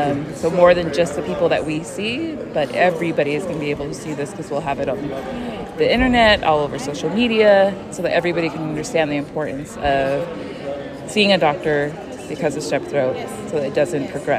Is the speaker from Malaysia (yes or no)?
no; Samoa; It's extremely personal to me because I am from Samoa.